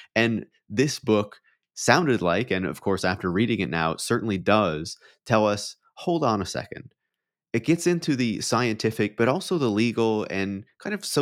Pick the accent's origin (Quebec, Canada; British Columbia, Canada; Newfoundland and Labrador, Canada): Newfoundland and Labrador, Canada; I'm obviously a Canadian, and even specifically a random mention of Corner Brook, Newfoundland. Now, I'm from Newfoundland.